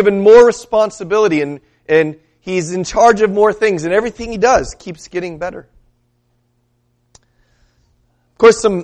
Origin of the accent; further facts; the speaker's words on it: San Diego, California, United States; now in Minnesota, United States; You know, I live in Minnesota. I grew up in San Diego. I don't have any intentions of moving back to San Diego